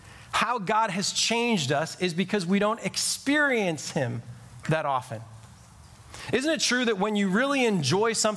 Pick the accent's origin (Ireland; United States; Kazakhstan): United States; Glenview, Illinois; a little Greek restaurant in my hometown of Glenview that makes the best gyro on the planet